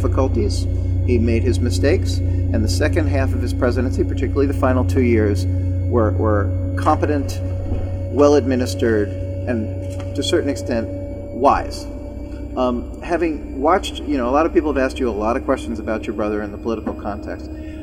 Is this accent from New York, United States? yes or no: yes; New York City, New York, United States; You know, I'm from Brooklyn.